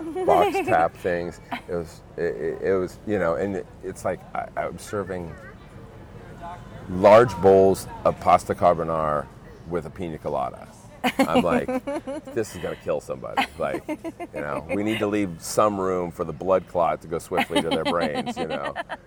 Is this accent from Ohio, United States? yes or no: no; New York, United States; oh, you're from Philadelphia, I'm from New York. We're supposed to hate each other, but now we're in Hawaii, and it's like, yeah, we're East Coast people.